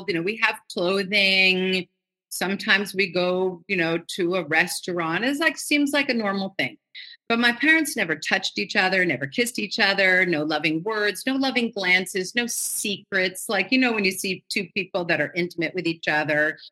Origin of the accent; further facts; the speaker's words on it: Manhattan, New York, United States; And one of the biggest factors was growing up in Manhattan. I was in Manhattan in the early 60s. So I was born in 1959.